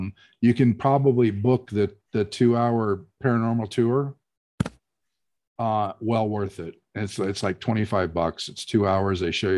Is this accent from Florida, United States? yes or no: yes; Florida, United States; The first one, I grew up in Florida. Let me put that out there.